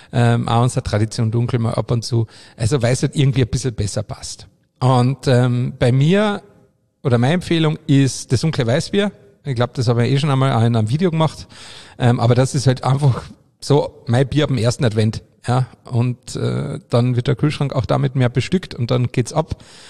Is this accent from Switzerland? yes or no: no; Carinthia, Austria; vor allem Hirsch bei uns daheim in Kärnten, bei uns im Mölltal, sehr traditioneller zu Weihnachten oder um Jahreswechsel herum